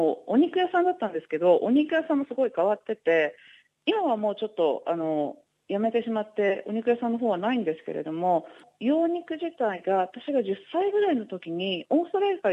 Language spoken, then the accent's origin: Japanese; Saitama, Japan; 私もともと日本でも埼玉県の育ちで、うちから1分歩いたら田んぼみたいなところに住んでたんですね。